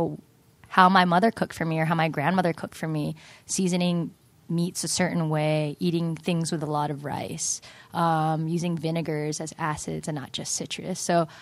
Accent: California, United States; he'll ask me where I'm from, and I'm like, I'm from California, dude.

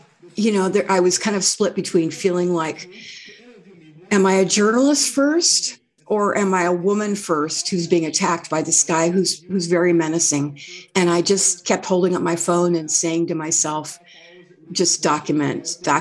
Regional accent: Redding, California, United States; So when I grew up in Reading, it was a heavily Democrat sided community because we had unions and we had sawmills and jobs.

